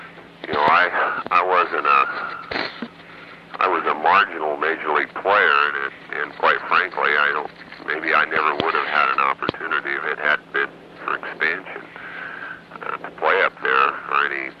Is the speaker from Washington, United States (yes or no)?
yes; Spokane, Washington, United States; I signed with an independent with the Spokane Indians, my hometown